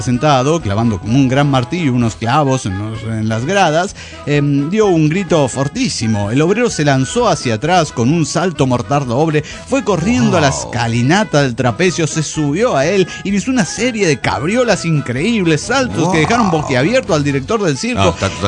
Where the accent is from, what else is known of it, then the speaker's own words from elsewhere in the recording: Cochabamba, Bolivia; de Cochabamba